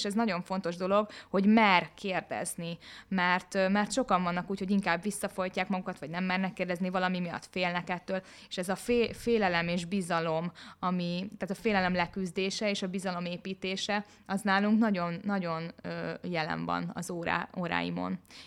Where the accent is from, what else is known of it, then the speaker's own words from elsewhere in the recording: Zugló, Budapest, Hungary; Én vérbeli zuglói vagyok, mindig is zuglói voltam. Itt is születtem, és itt is laktam nagyon sokáig.